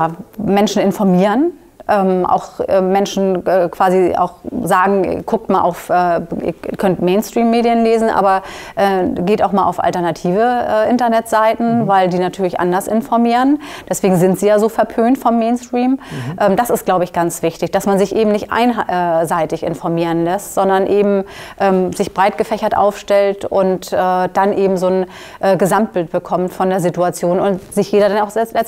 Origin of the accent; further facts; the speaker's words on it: Hamburg, Germany; meine Heimatstadt ist Hamburg